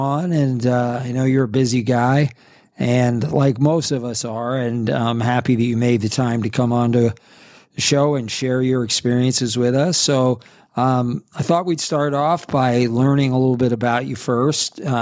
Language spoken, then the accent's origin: English; New York City, New York, United States; born there; I was born on Passover in New York City myself, and so born at Beth Israel Hospital in Manhattan.